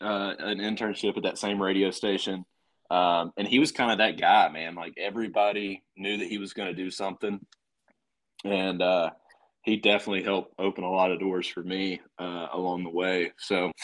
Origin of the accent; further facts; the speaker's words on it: Alabama, United States; And, dude, I'm from South Alabama.